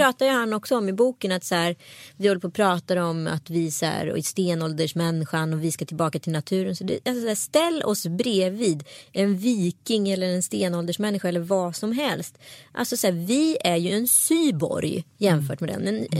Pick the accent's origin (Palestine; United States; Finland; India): India; Kerala; Ja, alltså Indien, i Kerala där jag är ifrån